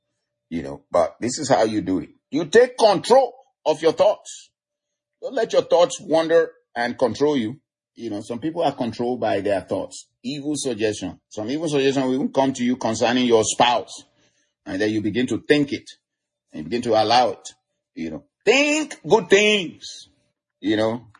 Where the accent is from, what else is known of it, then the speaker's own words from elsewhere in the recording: Nigeria; We are from Nigeria.